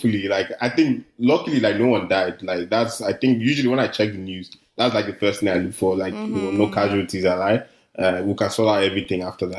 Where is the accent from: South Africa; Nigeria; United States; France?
Nigeria; now in Vancouver, Canada; I'm Nigerian, I guess. I'm based in Vancouver.